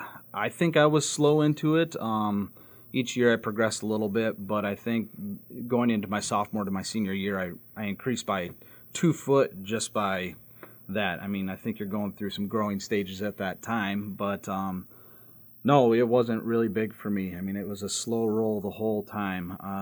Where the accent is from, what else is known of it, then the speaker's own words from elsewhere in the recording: Murdo, South Dakota, United States; Murdo, South Dakota. Jones County High School.